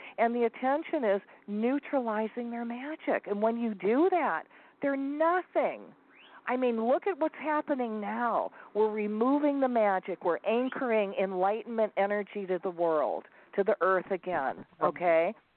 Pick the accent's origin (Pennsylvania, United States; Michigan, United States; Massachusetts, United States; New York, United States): Michigan, United States; accent: Michigan; My Michigan accent comes out every now and then.